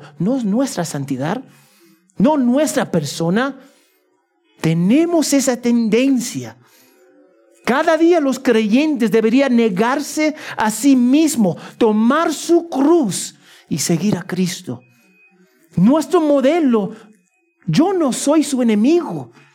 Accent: United States; now in Peru; No importa que yo soy de los Estados Unidos, no importa que ustedes son peruanos.

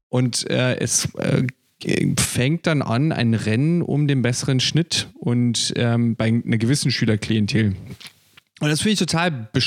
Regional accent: Bavaria, Germany; accent: Lower Bavarian; now in Berlin, Germany; ich habe auch einen ganz starken Akzent. Und auch mein Deutsch hadert manchmal als Niederbayer, der sich nach Berlin verschlagen hat. Das heißt, das rollende R oder das tiefe A oder so. Er ist auch Teil meiner Herkunft aus dem Süden Deutschlands.

